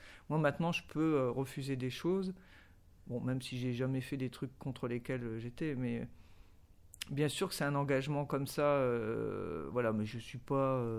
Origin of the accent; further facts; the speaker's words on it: Douai, Hauts-de-France, France; Moi, je suis né, j'habite plus à Douai, hein, j'habite plus à Douai depuis longtemps, mais je suis né là-bas, j'ai été à l'école là-bas, j'ai découvert le spectacle vivant là-bas